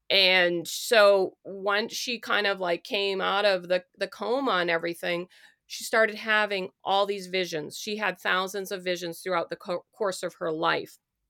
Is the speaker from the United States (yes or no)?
yes; Maine, United States; I grew up in Maine and nobody in any history class ever said, "Oh, and by the way, Ellen G. White."